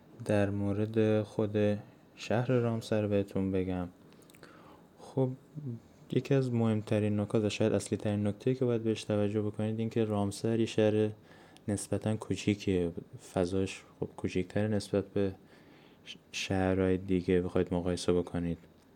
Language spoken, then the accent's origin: Persian; Lahijan, Gilan, Iran; برای خود من که از لاهیجان میام، از خود لاهیجان تا خود دانشکده مثلا 1 ساعت راهه